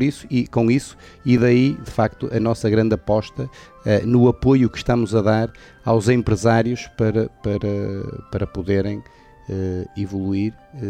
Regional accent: Vila Verde, Braga, Portugal; quando falo que sou de Vila Verde é com muito orgulho que sou de Mouro e de Vila Verde

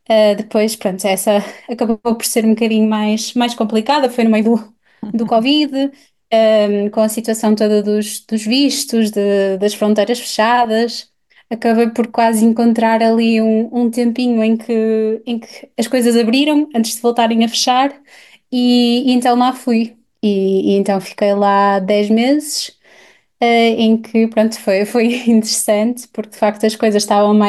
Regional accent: Porto, Norte, Portugal; also born or lived in Norway; eu sou portuguesa norueguesa, mas sempre. Pronto, cresci em Portugal, no Porto

